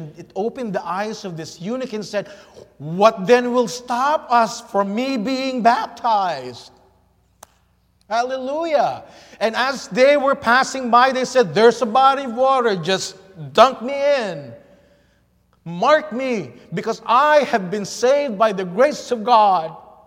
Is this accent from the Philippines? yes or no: yes; Philippines; I'm from the Philippines. My membership is in the Philippines Conference.